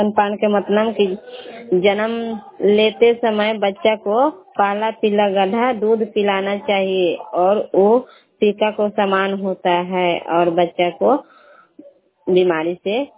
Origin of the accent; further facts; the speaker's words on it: Jagdishpur, Bihar, India; और घर जगदीशपुर तारा नौर पंचायत के रहने वाली हूँ और प्रखंड मकेर है।